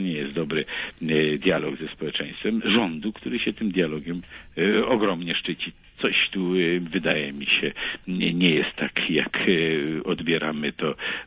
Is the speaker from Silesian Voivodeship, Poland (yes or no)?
yes; Rybnik, Silesian Voivodeship, Poland; Ja jestem z Rybnika, więc akurat śledzę na bieżąco